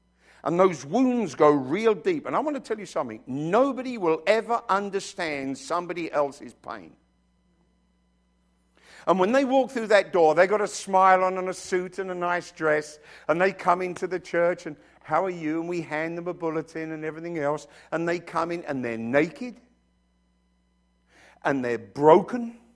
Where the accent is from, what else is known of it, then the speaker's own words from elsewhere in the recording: London, United Kingdom; But when I came here, it was, where are you from? I'm from London.